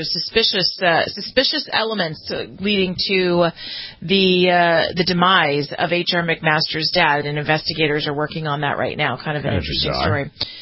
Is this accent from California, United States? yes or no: yes; California, United States; Okay, I am from California.